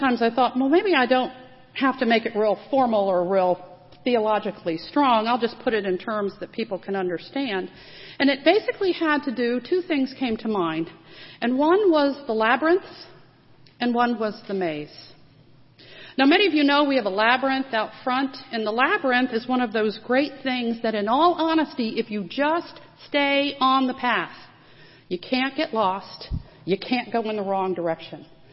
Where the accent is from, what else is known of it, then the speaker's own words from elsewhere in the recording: Jacksonville, Florida, United States; in case you didn't know, I am from Jacksonville. That is my hometown.